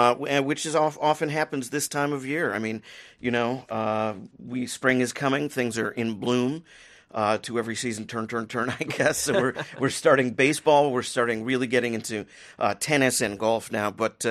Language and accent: English; Michigan, United States; Of course, I grew up in Michigan, and it's a little sad for me.